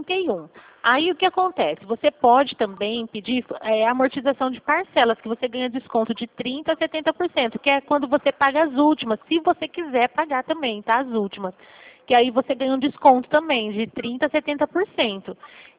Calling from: Dracena, São Paulo, Brazil; Então, nós somos da Regional de Presidente Prudente, falo de Dracena.

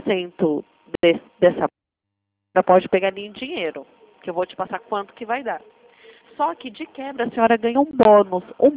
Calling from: Campinas, São Paulo, Brazil; Eu estou falando de São Paulo, Campinas.

